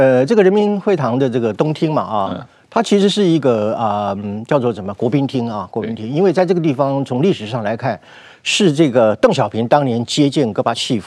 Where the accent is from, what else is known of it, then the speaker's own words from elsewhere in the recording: Taiwan; 如果今天我们台湾人民不是要护守我们的民主体制的话